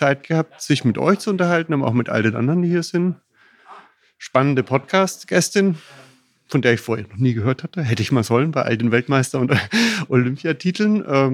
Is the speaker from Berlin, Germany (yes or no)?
yes; Berlin, Germany; komme aus Berlin.